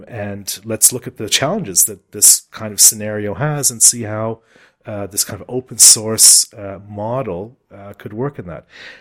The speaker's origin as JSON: {"language": "English", "country": "Canada", "lives_now": "Berlin, Germany", "said": "I'm a Canadian with a background in architecture and urbanism, living in Berlin."}